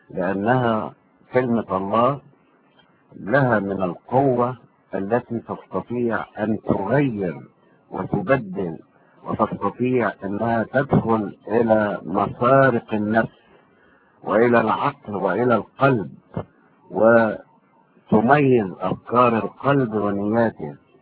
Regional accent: Damietta, Damietta Governorate, Egypt; also born or lived in Kafr el-Sheikh; now in Cairo, Egypt; ومما اضطرني أنا إن أنا أتنقل من دمياط وأروح كفر الشيخ، ومن كفر الشيخ اتنقلت إلى القاهرة وسكنت في عين شمس

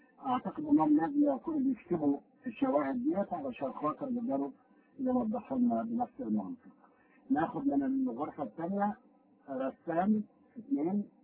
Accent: Egypt; إحنا كلنا كمصريين درسنا القرآن في مصر في المدارس كلنا درسناها،

